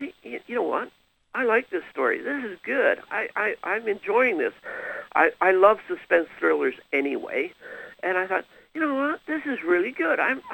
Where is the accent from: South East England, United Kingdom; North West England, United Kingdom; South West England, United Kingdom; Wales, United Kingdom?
Wales, United Kingdom; born there; and I was born in Wales